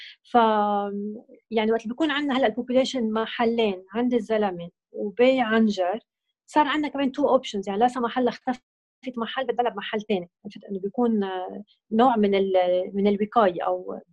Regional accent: Lebanon; نحن مثلا كلبنانية we are native عشنا هون خلقانين هون وربيانين هون

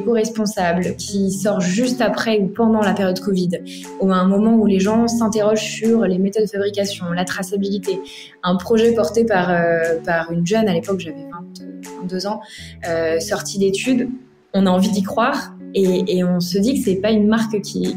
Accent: Angers, Pays de la Loire, France; moi, j'ai grandi à Angers, à côté de Nantes, à la campagne, entourée de champs, de vaches.

